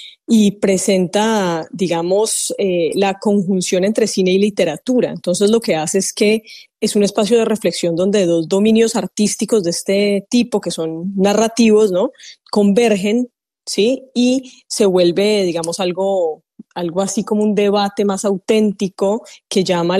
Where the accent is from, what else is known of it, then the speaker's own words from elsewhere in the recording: Cali, Valle del Cauca, Colombia; tú sabes que como caleña llevo en la sangre un poco la cuestión del Caliwood